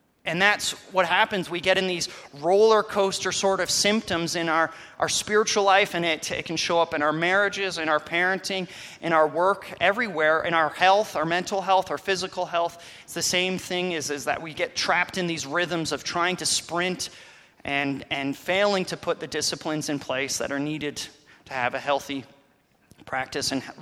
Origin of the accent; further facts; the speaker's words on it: Canada; the fact that I know who Wayne Gretzky is just by being a Canadian speaks to the quality of his skill